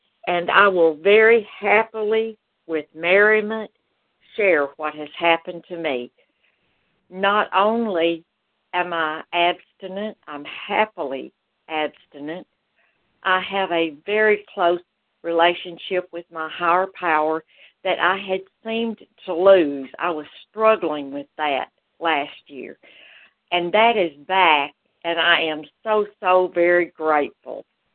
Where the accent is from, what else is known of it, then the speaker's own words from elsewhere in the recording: Malden, South Carolina, United States; I am from Malden, South Carolina.